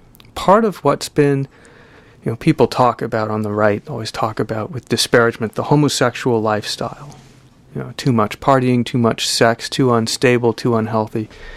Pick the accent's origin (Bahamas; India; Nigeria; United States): United States; But what's been so profoundly moving to me as an American, not just a gay American, but an American, has been discovering straight America is really wrestling with the morality of this question.